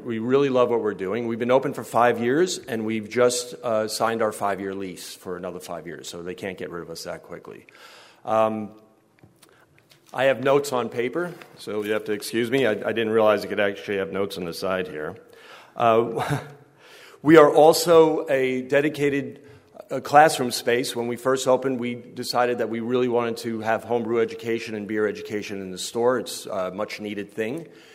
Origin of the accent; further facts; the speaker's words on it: New York City, New York, United States; I'm an Italian from New York City.